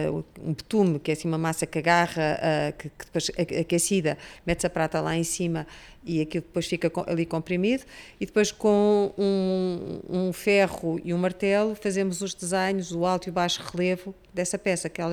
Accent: Leiria, Centro, Portugal; born there; Nasci em Leiria porque os meus avós, tanto do lado da minha mãe como do lado do meu pai, são os dois de Leiria.

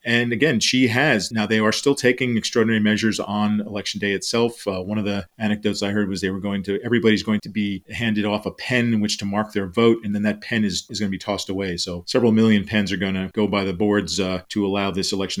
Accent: United States; also as an American, frustrated by its resilience and spread in this country.

